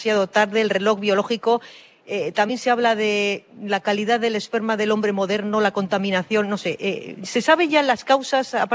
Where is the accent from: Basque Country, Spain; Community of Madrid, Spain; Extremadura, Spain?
Basque Country, Spain; Bilbao; Pero bueno, pues para eso somos de Bilbao